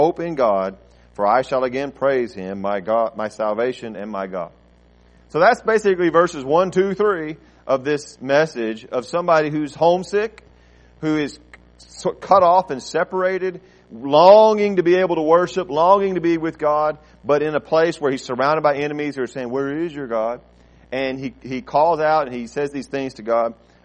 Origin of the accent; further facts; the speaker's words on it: United States; You know, it's one of those things, growing up in America, there's water everywhere.